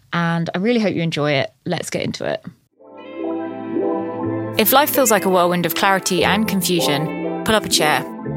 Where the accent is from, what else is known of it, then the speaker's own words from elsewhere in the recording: Brighton, South East England, United Kingdom; Growing up in Brighton, I think all of these things for me were done by people who wear tie-dye harem trousers